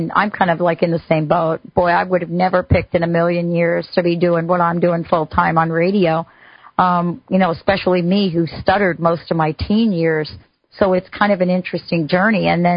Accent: East Coast, United States; also born or lived in New England; I grew up on the East Coast. I spent a lot of time in New England, and so there's something about New England that has its own energy and vibration to it.

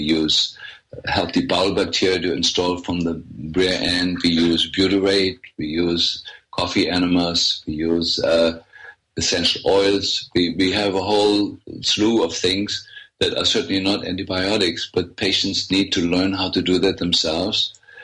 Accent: Germany; If you go to Germany, to my home country, it's different herbs that we use

